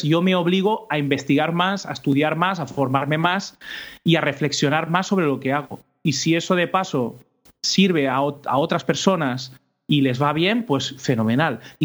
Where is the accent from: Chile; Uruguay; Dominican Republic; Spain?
Spain; Bellreguard, Valencian Community; con la banda de mi pueblo, de Bellreguard, en Valencia